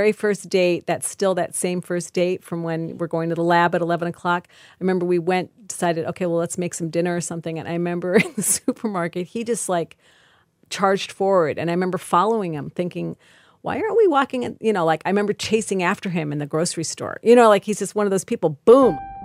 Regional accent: Detroit, Michigan, United States; I'm a Jew from Detroit.

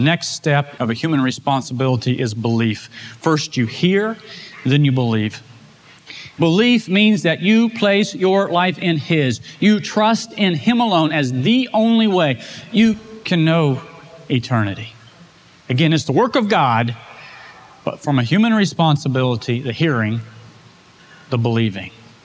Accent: Oklahoma, United States; I grew up in Oklahoma, and during the spring and summer, we had weather that birthed tornadoes.

